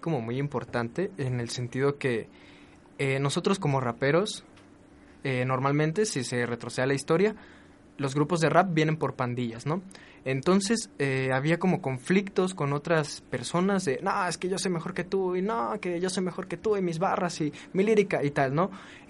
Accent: Mexico City, Mexico; Exactamente, nosotros venimos del barrio de Tepito.

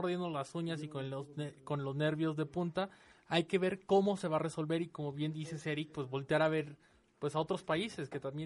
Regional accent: Mexico; Yo creo que como mexicanos lo que nos preocupa es salir de la comodidad

